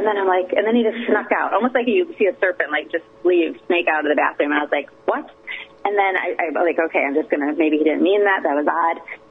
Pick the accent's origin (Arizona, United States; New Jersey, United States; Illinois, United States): Illinois, United States; Chicago; We grew up in Chicago in a Southern Baptist church, which is, you know, unusual.